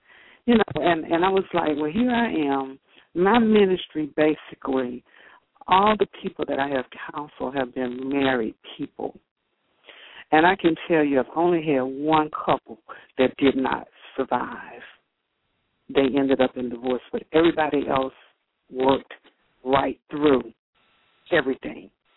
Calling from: Fayetteville, North Carolina, United States; Fayetteville, North Carolina.

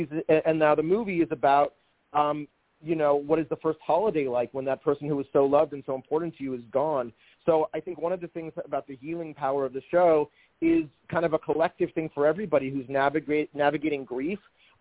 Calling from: Los Angeles, California, United States; No, in Los Angeles.

